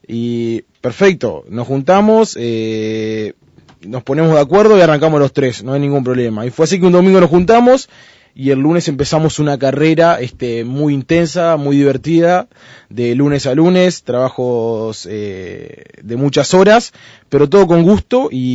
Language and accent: Spanish; Salto, Uruguay; moved away as an adult; vivo solo porque soy oriundo de Salto, entonces vivo, a los 18 años me vine a estudiar.